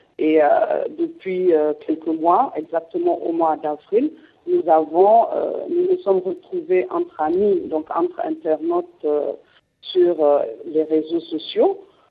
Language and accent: French; Niamey, Niger; suis à Niamey. Je suis une résidente de cette ville depuis quelques années. J'ai vécu toute mon enfance. J'ai grandi à Niamey et j'ai dû quitter pour des raisons d'études. Et quand je suis rentrée en 2010